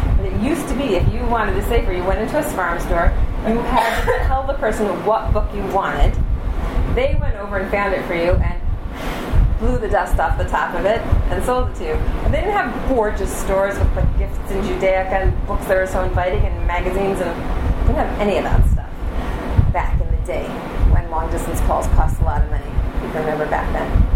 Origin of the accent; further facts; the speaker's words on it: Wisconsin, United States; also born or lived in Plattsburgh, New York / Ithaca, New York / Washington, D.C.; Because from Wisconsin we moved to, my father was finishing graduate school, his PhD in history, moved to Plattsburgh, New York, and Ithaca, New York, and Washington, D.C., and then settled